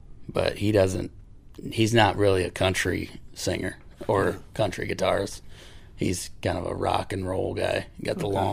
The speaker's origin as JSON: {"language": "English", "town": "Ocala", "region": "Florida", "country": "United States", "also_born_or_lived": "Tennessee", "lives_now": "Fort Myers, United States", "said": "I'm originally from Ocala, Florida."}